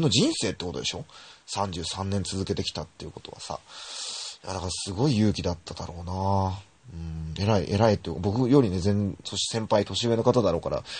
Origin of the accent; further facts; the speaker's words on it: Kashiwa, Chiba, Japan; 僕も柏のこと、クソ田舎町みたいなこと言っちゃうけど、でもね、駅前にデパートが3つもあるのは柏だけって思ってますから。